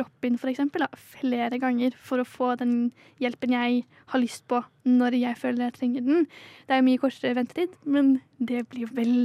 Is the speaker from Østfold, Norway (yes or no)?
yes; Sarpsborg, Østfold, Norway; moved away as an adult; now in Oslo, Norway; Da jeg flyttet hjemmefra for nesten 2 år siden, da jeg flyttet fra Sarpsborg til Oslo for å studere